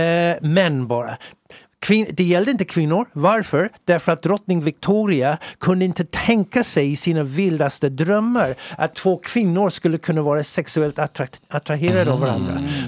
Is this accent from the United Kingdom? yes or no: yes; England, United Kingdom; Jag växte upp i England förstås.